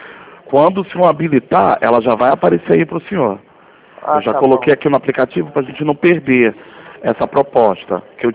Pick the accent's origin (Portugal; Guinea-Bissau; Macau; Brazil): Brazil; Madureira, Rio de Janeiro; ou então eu sou daqui